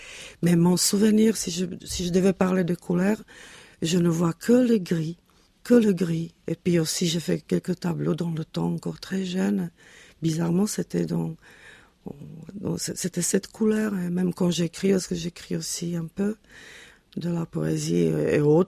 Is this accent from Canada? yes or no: no; Prague, Czechia; Parce que j'ai grandi à Žižkov, ce qui est aujourd'hui, on l'appelait à l'époque Montmartre tchèque.